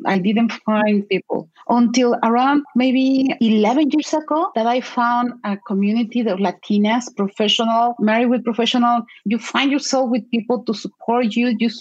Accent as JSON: {"language": "English", "country": "Mexico", "accent": "Mexican", "second_language": "English", "said": "Be okay with my accent, my Mexican accent in English."}